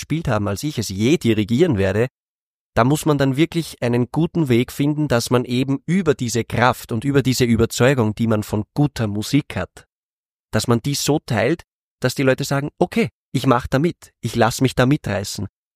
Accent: Austria; für mich als Österreicher, der die Wiener Musik, also … unglaublich liebt und unglaublich wertschätzt

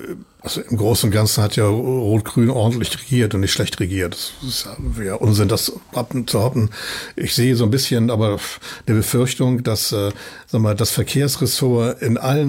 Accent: Hamburg, Germany; das ist eine wunderschöne, tolle Stadt, die ich wirklich liebe, das ist meine Heimat, auch wirklich gerne hier bin und hier lebe.

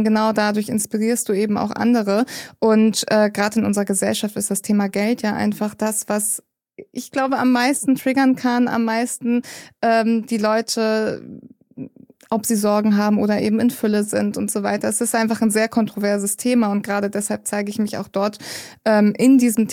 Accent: Kiel, Schleswig-Holstein, Germany; 28 Jahre jung. Ich komme aus Kiel, komme auch gebürtig dort her und werde jetzt in Zukunft mehr in Portugal sein als in Kiel.

